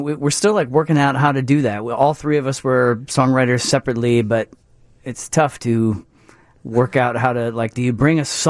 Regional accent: Lansing, Michigan, United States; Yeah, I'm from Michigan, from Lansing, Michigan, actually

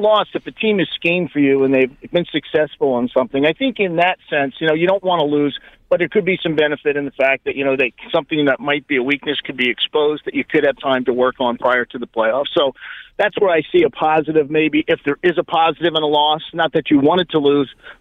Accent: Sewell, New Jersey, United States; I'm from Sewell, New Jersey.

